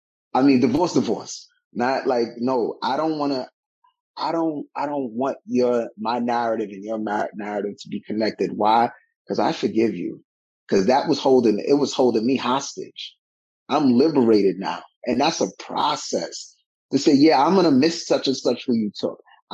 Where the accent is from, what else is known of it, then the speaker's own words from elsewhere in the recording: New York City, New York, United States; I was a product of growing up in Bushwick and getting robbed and getting picked on